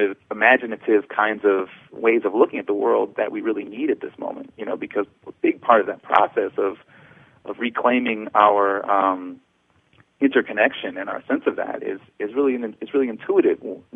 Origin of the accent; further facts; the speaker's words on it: United States; the guy asked me where I was from, and I said I was from America.